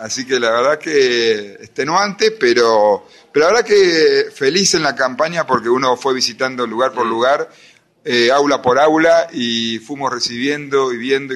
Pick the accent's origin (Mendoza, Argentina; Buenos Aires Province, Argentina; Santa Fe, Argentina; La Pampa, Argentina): La Pampa, Argentina; General Pico; No soy de Santa Rosa, pero soy pampeano.